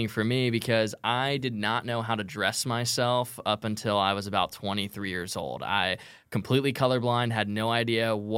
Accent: Groveland, Florida, United States; also born or lived in Coral Springs; So I am from Florida originally, a little town called Groveland. I was born in – Coral Springs, Florida, near like Fort Lauderdale area, but I was raised in this one light town

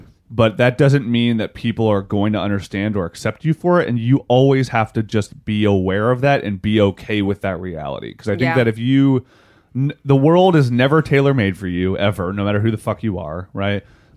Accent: West Virginia, United States; I'm from West Virginia.

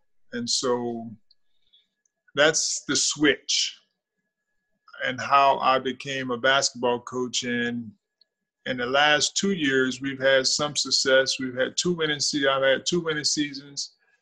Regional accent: Thomasville, Georgia, United States; I've been married for 25 years. I'm from Thomasville, Georgia.

